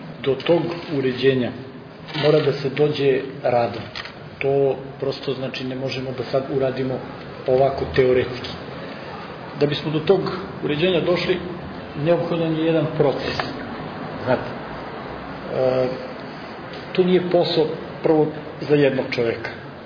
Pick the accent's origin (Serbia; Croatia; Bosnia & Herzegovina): Serbia; Mi smo kao Srbi